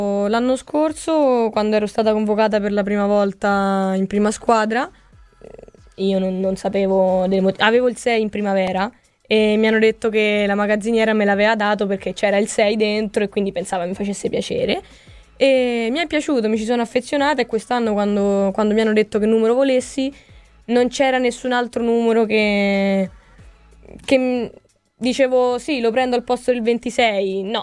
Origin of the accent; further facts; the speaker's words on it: Rome, Lazio, Italy; Sono scontata, vengo da Roma, lo so.